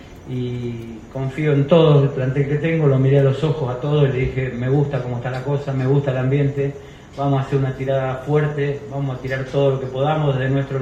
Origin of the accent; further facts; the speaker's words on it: Cafferata, Santa Fe, Argentina; Yo soy de pueblo, si a mí me ponen un día a jugar con Boca, ¿y sabe qué? O con River, y soy de Cafferata